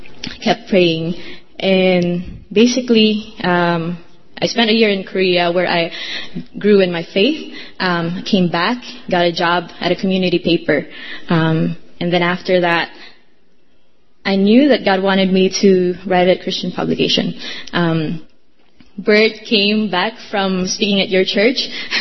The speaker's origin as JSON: {"language": "English", "country": "Philippines", "moved": "yes", "said": "Like I immigrated from the Philippines, so, and I'm an introvert."}